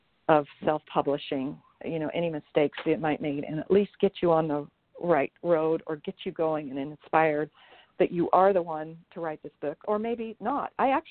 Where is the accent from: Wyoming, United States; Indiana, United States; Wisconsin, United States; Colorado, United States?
Wyoming, United States; Jackson Hole; because I grew up in Jackson Hole, Wyoming, and my first writing retreat happened in Jackson Hole in my great-grandfather's barn